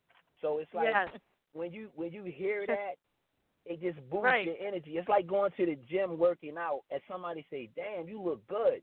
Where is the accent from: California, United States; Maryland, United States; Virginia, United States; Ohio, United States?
Maryland, United States; Baltimore; I'm not from Atlanta. You know what I'm saying? Originally, I'm from B-more. I'm from Baltimore. I'm from Murderland.